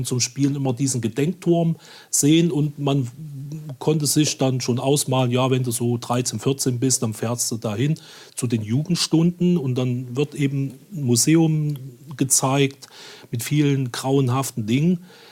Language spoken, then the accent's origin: German; Thuringia, Germany; Dadurch, dass ich ja aus dem Osten komme, meine Heimat Thüringen ist, ich mich sehr gern an sie erinnere, gern auch zu Besuch hinfahre